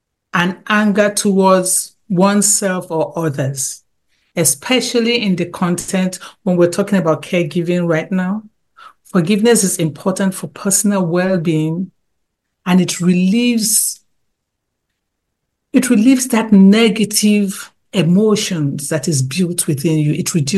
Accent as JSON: {"language": "English", "country": "Nigeria", "said": "from the environment I came from, being a Nigerian, there are some things we just don't say."}